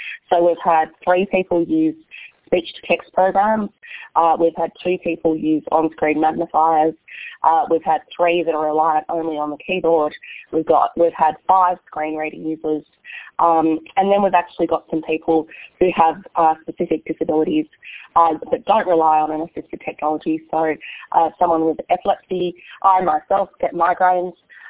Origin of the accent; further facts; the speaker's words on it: Australia; accent: Australian; I hope everyone's okay with my Australian accent.